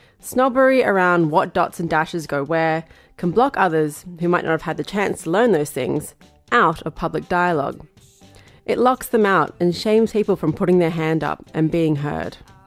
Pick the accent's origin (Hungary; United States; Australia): Australia; New South Wales; in my home state of New South Wales in Australia